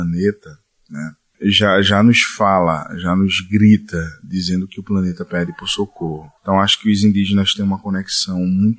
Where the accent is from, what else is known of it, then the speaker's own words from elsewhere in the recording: Recife, Pernambuco, Brazil; Da minha cidade natal, Recife